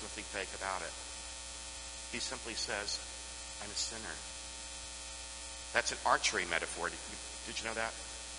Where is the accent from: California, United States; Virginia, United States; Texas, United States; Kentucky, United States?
Texas, United States; I grew up in Texas, and every church leader in Texas calls him or herself a sinner.